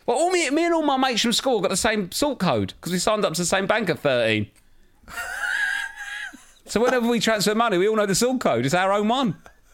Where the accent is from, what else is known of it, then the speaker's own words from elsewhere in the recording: Sevenoaks, South East England, United Kingdom; I entered a tournament at the local tennis club where I grew up in Sevenoaks, Kent.